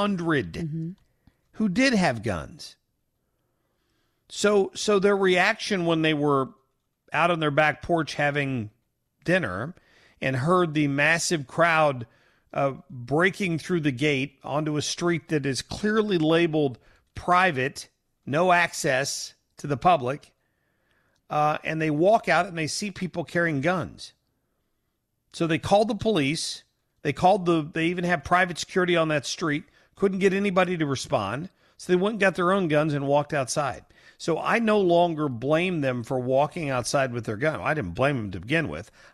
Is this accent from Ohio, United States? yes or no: yes; Ohio, United States; I've got people I grew up with in Southern Ohio